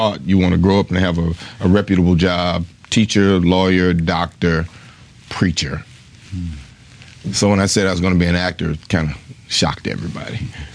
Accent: Chattanooga, Tennessee, United States; Chattanooga, Tennessee.

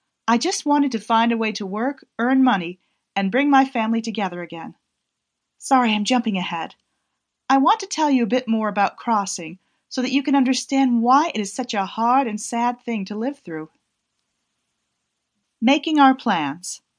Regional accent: Mexico; I'm originally from Mexico.

